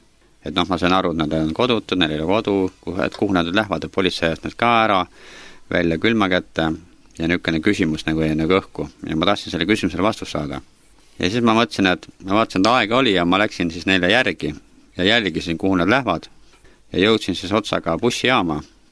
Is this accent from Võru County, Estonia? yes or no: yes; Võru, Võru County, Estonia; ma olen Võrust pärit kuskilt kaugelt Eestima otsast